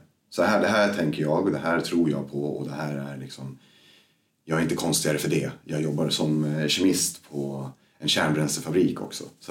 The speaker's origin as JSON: {"language": "Swedish", "town": "Stockholm", "region": "Stockholm County", "country": "Sweden", "tie": "born or raised there", "moved": "as an adult", "said": "när vi var i senare tonåren och fram tills att jag flyttade ifrån Stockholm egentligen när jag var 24."}